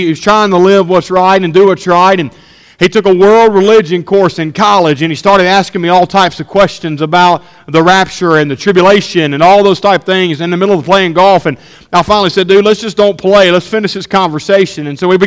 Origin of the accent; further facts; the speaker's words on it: the South, United States; I was raised in the South.